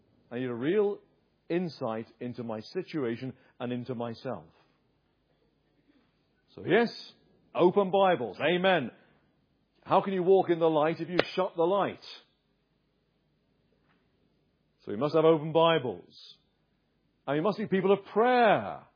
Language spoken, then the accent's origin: English; Uxbridge, London, United Kingdom; Now, when I was a boy, growing up on Uxbridge Common in the 1960s, there was a well-known family.